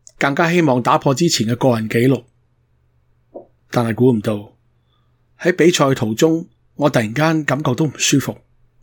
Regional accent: Hokkaido, Japan; 至少我就在日本北海道长大，十分之喜爱户外的活动和生活，对大自然就更为欣赏。

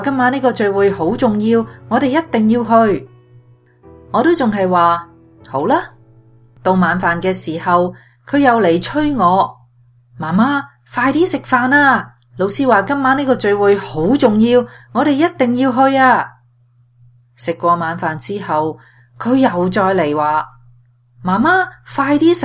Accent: Hong Kong; born there; moved away; also born or lived in Montreal, Canada; 我在香港出生，家境清贫

